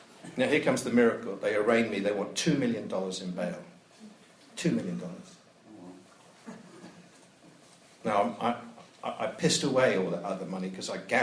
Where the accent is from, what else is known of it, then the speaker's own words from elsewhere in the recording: United States; I'm an American lawyer, I'm an English barrister